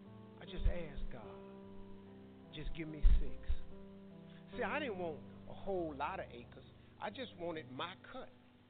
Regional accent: Cleveland, Ohio, United States; I'm from Cleveland.

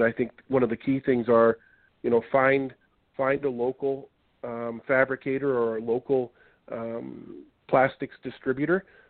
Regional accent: Vancouver, British Columbia, Canada; also born or lived in Victoria; I'm actually from Vancouver and Victoria, British Columbia, Canadian.

